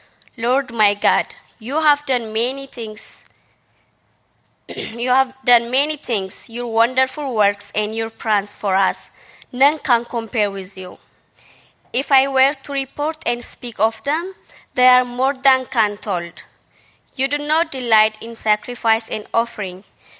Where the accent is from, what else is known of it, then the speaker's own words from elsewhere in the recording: Ethiopia; English is a second language; moved away as an adult; now in Canada; I'm from Ethiopia. And I'm married to this handsome guy. So it's been 2 years since I came to Canada, so I'm kind of new.